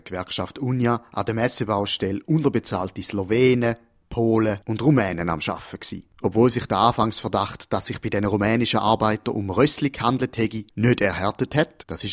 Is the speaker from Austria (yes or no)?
no; Switzerland; Was die diesjährige Ski-WM in Schladming angeht, gibt es für uns Schweizer eh nichts zu gewinnen